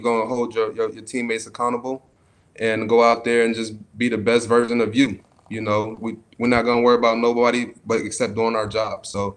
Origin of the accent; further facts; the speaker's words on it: New York, United States; I'm a Giants. I'm from New York.